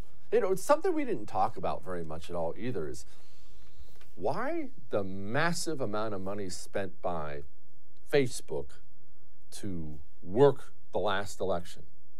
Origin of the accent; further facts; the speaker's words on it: United States; I personally am totally guilty of taking them for granted most of my life as an American.